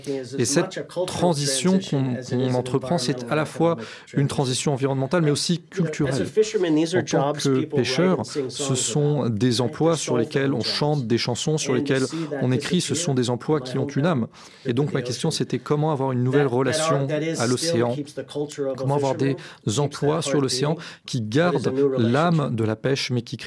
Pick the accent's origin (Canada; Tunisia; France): Canada; Newfoundland and Labrador; Et effectivement, j'ai grandi à Newfoundland, comme vous l'avez dit.